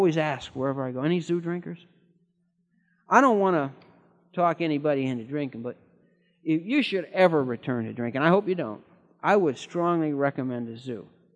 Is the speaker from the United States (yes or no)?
yes; Midwest, United States; We're all from the Midwest.